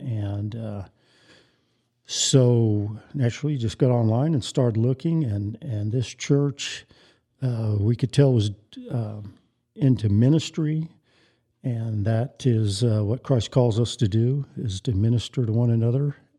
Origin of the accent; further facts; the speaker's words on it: Phoenix, Arizona, United States; born there; I was born in Phoenix, Arizona. I moved here several years ago, and my wife and I, we liked it so much here.